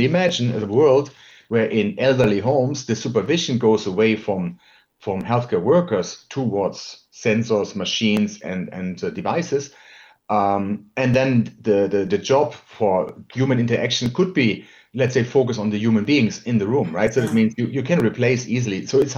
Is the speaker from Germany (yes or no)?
yes; Germany; English is a second language; I can tell you, in my home country, Germany